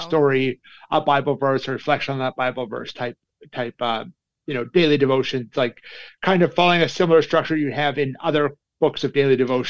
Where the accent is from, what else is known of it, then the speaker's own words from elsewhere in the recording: Calgary, Alberta, Canada; I'm from Calgary, Alberta, Canada.